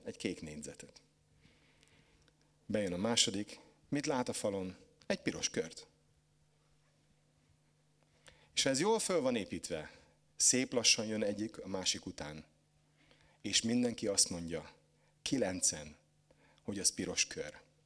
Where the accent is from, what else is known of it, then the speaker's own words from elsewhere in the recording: Hungary; Én is magyar ember vagyok. Összeesküvés elméletekben nagyon jók vagyunk.